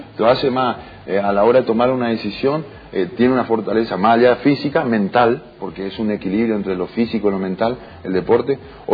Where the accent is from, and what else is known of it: Misiones, Argentina